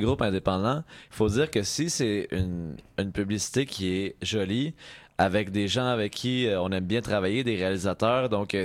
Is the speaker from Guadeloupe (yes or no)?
no; Quebec, Canada; Mais mais parce que nous, on est plus québécois que canadien